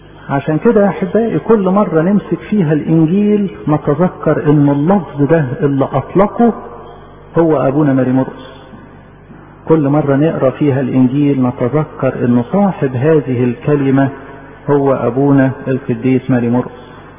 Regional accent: Egypt; إحنا كمصريين بنشعر إنه لينا انتماء خاص لإنجيل ماري مرقس

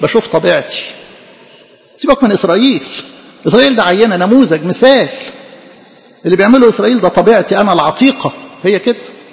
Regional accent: Egypt; فاكرين لو احنا كمصريين

